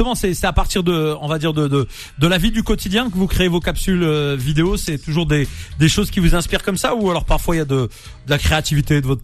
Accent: Nantes, Pays de la Loire, France; c'est que moi j'ai grandi à Nantes, dans un quartier quand j'étais petit, hein, jusqu'à 11 ans, qui s'appelle le Clos Toro

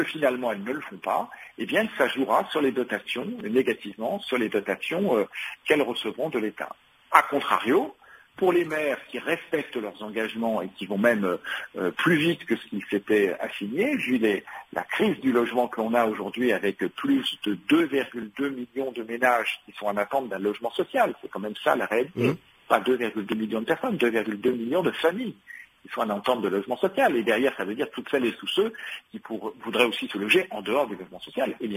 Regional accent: Île-de-France, France; moi je suis de Seine-Saint-Denis

